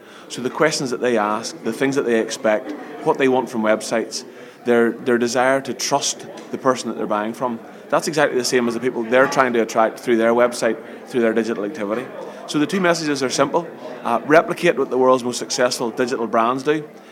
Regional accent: Northern Ireland, United Kingdom; I'm an Antrim man, as you can maybe tell from my accent.

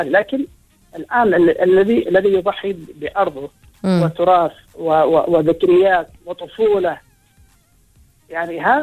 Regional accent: Oman; نحن كعمانيين يسكن الاب وابنائه وابناء ابنائه كلهم في بيت واحد احيانا

